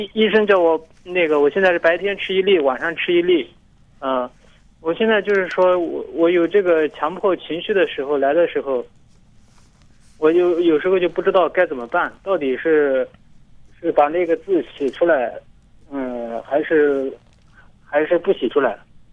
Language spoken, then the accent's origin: Chinese; Anhui, China; 是的，我是安徽的。